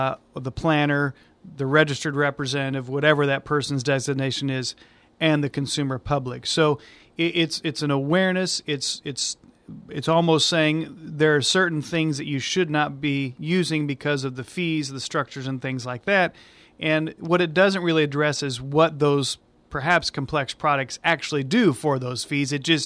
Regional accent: United States; I said, I'm from America.

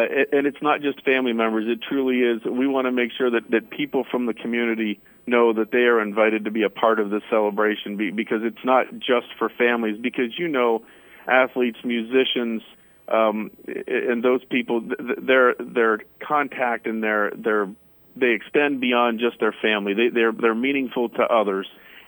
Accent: Ohio, United States; I'm not from here. You know, I'm from Ohio, so I enjoy this

